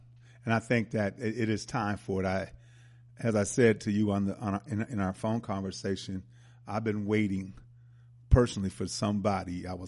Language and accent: English; Milwaukee, Wisconsin, United States; They were from Gary, Indiana. I'm from Milwaukee.